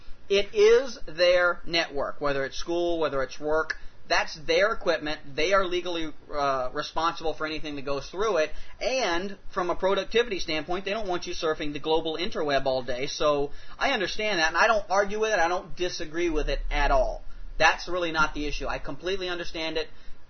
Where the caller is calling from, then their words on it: Mendoza, Argentina; I'm writing from Mendoza, Argentina. That is a center-western province capital here